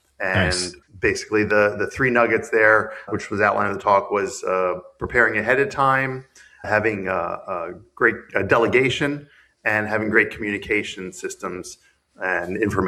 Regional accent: Bethesda, Maryland, United States; I grew up in Bethesda, Maryland, a suburb of D.C. So basically, I'm a Washington, D.C. native.

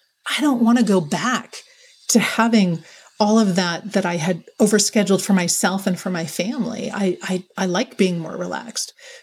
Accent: Maryland, United States; So my home state in Maryland, the Appalachian Trail runs through it

